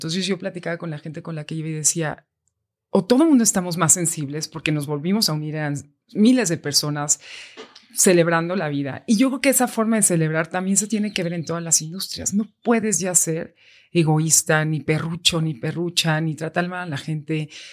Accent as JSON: {"language": "Spanish", "country": "Mexico", "said": "cuando llegas y dicen, where are you from? From Mexico."}